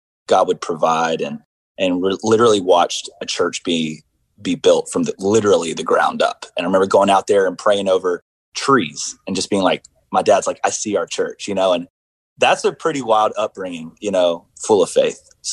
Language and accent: English; Myrtle Beach, South Carolina, United States; also born or lived in Dallas / Charleston; But we were there for a short stint, and then we moved to Myrtle Beach. And I grew up there till about 15, Dirty Myrtle. And then we moved to Charleston.